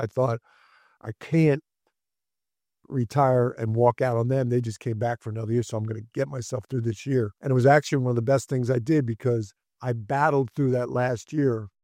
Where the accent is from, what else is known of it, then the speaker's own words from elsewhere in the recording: Philadelphia, Pennsylvania, United States; Like, I'm a Sixers fan. I grew up in Philly